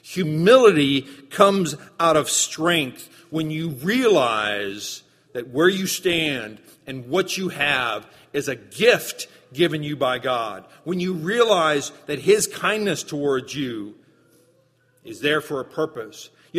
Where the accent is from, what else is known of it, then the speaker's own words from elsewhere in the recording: Virginia, United States; I grew up in Southern Virginia, and we had a day workers' dock down toward the railroad yard.